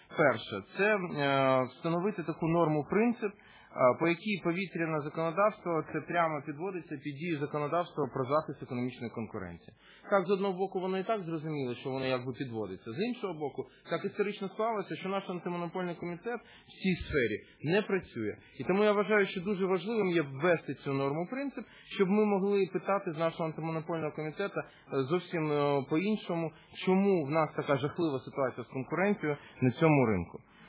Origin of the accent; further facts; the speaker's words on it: Odesa, Odesa Oblast, Ukraine; Ну, я сам особисто з Одеси